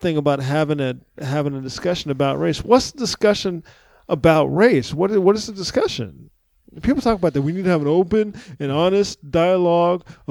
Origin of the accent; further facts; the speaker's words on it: San Antonio, Texas, United States; moved away; I grew up in San Antonio, Texas, from the age of 10 on until I left Texas.